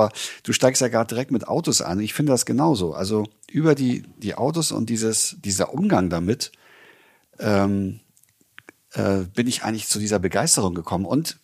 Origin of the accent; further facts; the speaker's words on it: Northern Germany, Germany; bei uns in Norddeutschland